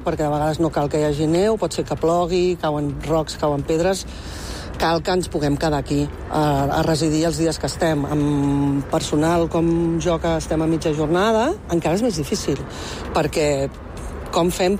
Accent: Prats de Lluçanès, Catalonia, Spain; Jo vinc de Prats de Lluçanès, que està al centre de Catalunya. Tot i que tinc habitatge relativament a prop, a la banda d'Aragó

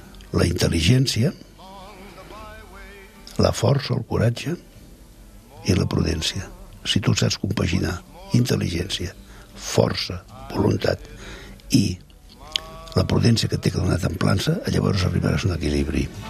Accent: Girona, Catalonia, Spain; Jo sóc gironí.

